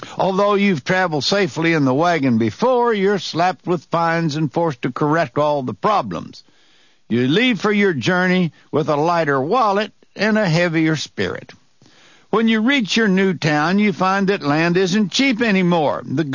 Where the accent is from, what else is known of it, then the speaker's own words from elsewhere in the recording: Boonville, Missouri, United States; born there; But anyway, I was born in Boonville, Missouri, and that town was named after its founder, Daniel Boone.